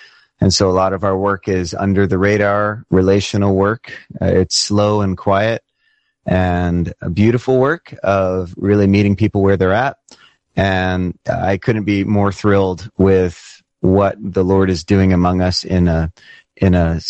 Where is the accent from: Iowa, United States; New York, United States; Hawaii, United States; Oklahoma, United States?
Hawaii, United States; Honolulu; I grew up in Honolulu, Hawaii, in the middle of the Pacific Ocean, raised by Christian parents in the Southern Baptist tradition.